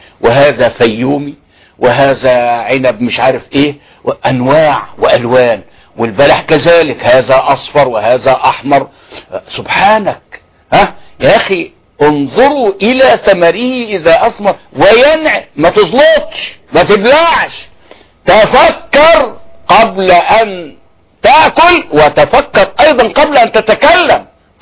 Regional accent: Mit Antar, Dakahlia, Egypt; في قريتي في ميت عنتر

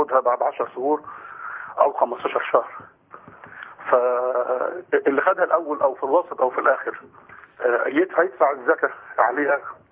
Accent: Egypt; moved away; عندنا في مصر

